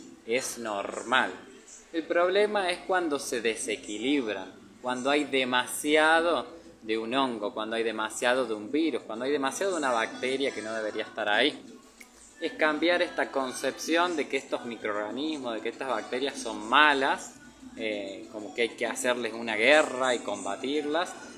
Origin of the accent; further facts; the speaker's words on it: San Francisco, Córdoba, Argentina; Tengo 33 años, soy de Argentina, San Francisco, Córdoba, y ahora estoy de viaje, estoy en Guatemala.